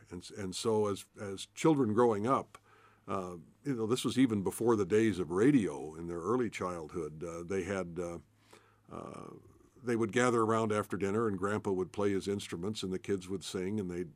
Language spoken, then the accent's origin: English; Spokane, Washington, United States; I grew up here in Spokane. My dad was the brother that never sort of left, pretty much stayed here most of his career.